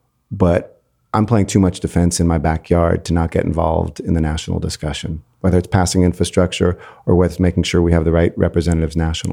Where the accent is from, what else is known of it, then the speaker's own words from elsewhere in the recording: California, United States; It's like, no, I grew up in the San Fernando Valley. We had a GM car plant that got shut down.